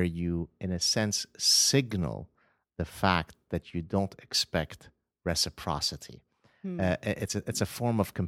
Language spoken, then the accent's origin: English; Lebanon; now in Los Angeles, United States; So I come from Lebanon